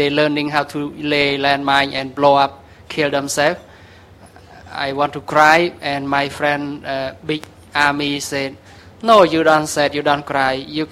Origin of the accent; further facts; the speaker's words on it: Cambodia; English is a second language; When I was born in Cambodia, it had a war. And I don't remember my birthday during 1970 that I born. And I am about 40 years old now.